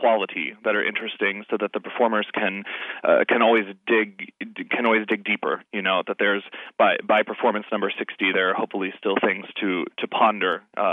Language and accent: English; Indiana, United States; I'm from the Midwest as well. I'm actually from Indiana, and lived there for a couple years before I came out this way.